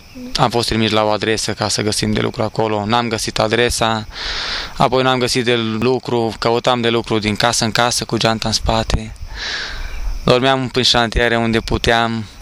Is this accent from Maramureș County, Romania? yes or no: no; Turda, Cluj County, Romania; eram patru, eram noi doi din Turda și erau încă cu noi doi băieți din Botoșani